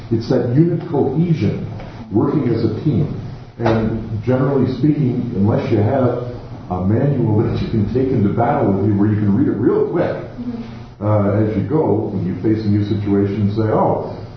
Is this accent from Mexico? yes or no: no; Canada; being Canadian means being committed to diversity, and that's why I'm so much happier than my American friends.